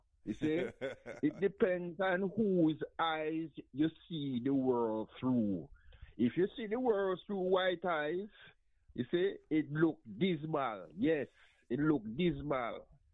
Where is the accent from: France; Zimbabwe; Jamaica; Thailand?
Jamaica; now in United States; You see, I remember when I was coming from Jamaica, right? And I went to the U.S. Embassy.